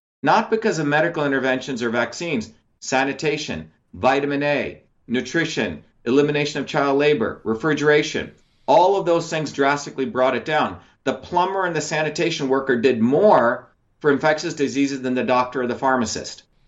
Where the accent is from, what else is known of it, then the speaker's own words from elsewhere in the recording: India; moved away; I grew up in India, which had a caste system.